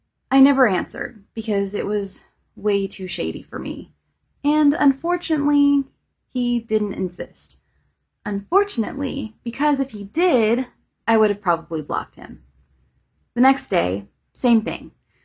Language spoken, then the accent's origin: English; France; English is a second language; Oh, and also, I'm from France, which can explain my English mistakes, if there are any.